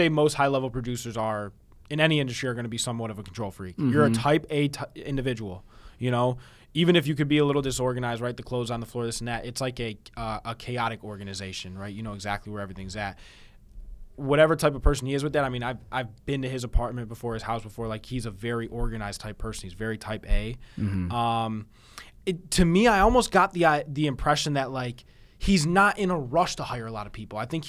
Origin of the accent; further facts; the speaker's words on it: Aurora, Ohio, United States; also born or lived in Twinsburg; Twinsburg and Aurora blended into Aurora Shores.